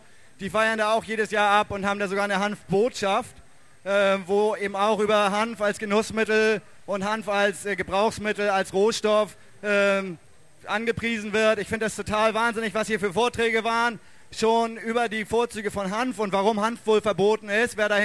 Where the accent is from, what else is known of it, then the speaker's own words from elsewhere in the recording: Hamburg, Germany; Ich komme aus Hamburg